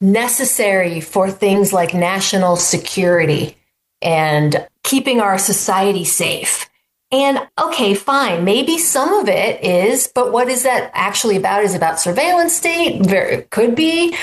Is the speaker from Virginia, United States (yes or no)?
yes; Virginia, United States; now in Illinois, United States; We have a bunch here in Illinois. I'm from Northern Virginia.